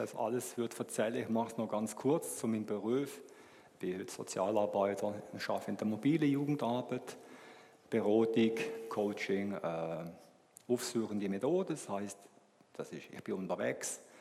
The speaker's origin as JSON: {"language": "German", "town": "Rheinfelden", "region": "Baden-Württemberg", "country": "Germany", "tie": "born or raised there", "said": "Ich bin aufgewachsen im Badischen Rheinfelden oder vis-à-vis Schweizer Rheinfelden. Gegenüber gibt das Badische Rheinfelden, Deutschland, Alemannia, Germany. Genau, da bin ich aufgewachsen, aber ich habe beides gehabt. Ich habe die Schweiz und habe Deutschland gehabt."}